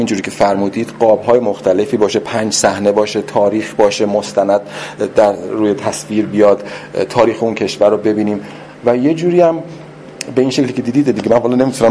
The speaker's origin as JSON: {"language": "Persian", "country": "Iran", "said": "برای من به عنوان یه ایرانی که خارج زندگی کردم، من وقتی که 3 سال پیش برگشتم ایران"}